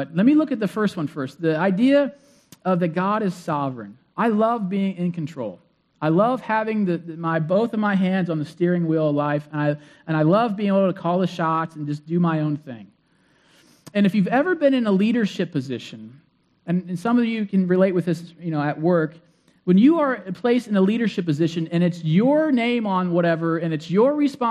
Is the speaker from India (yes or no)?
no; Ashland, Ohio, United States; one of my friends who's a pastor at the region where I grew up at in Ashland, Ohio